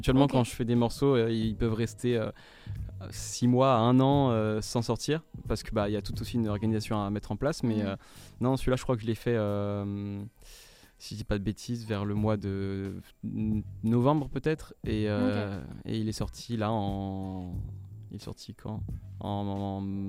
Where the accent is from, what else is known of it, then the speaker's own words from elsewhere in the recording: French Guiana; now in Paris, France; Bah maintenant je vis à Paris, mais ouais. Au départ je viens de... Enfin j'ai grandi en Guyane.